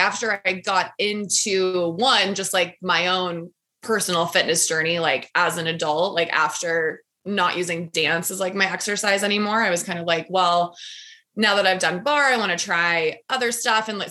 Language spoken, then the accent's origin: English; Durango, Colorado, United States; moved away as an adult; now in Denver, United States; When I moved to Denver, so I grew up in Durango, Colorado, small mountain town. Once I moved to Denver after high school